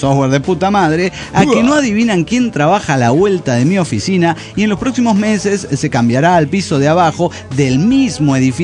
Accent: Saltillo, Coahuila, Mexico; de Saltillo, Coahuila.

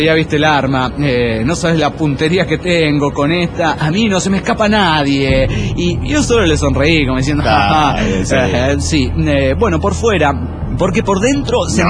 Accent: Mexico; de México, México.

